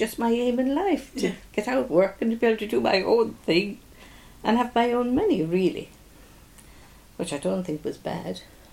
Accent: Arda, Munster, Ireland; born there; I was born in Ireland, in Arda, County Limerick.

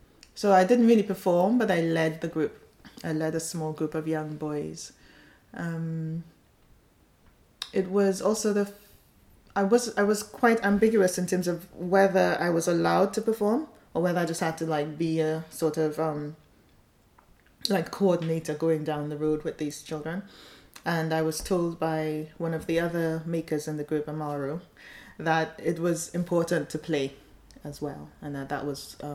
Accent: Trinidad & Tobago; now in United Kingdom; I'm from Trinidad originally, and I was supposed to come to the UK to do my master's.

